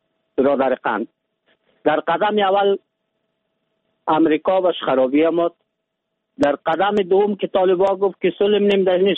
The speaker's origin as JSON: {"language": "Persian", "country": "Afghanistan", "said": "من از افغانستانم"}